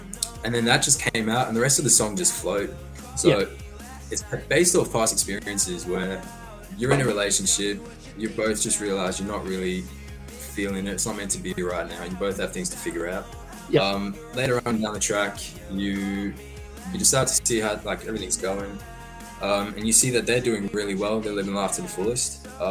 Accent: South Africa; moved away as an adult; now in Australia; I'm from South Africa, yeah. I've been in Australia for 6 years now.

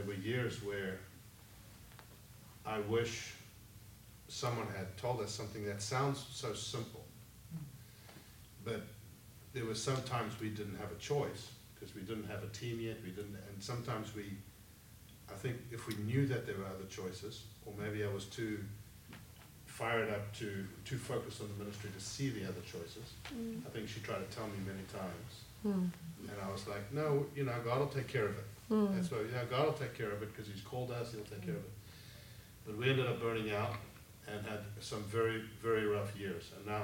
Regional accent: South Africa; She's American, I'm South African.

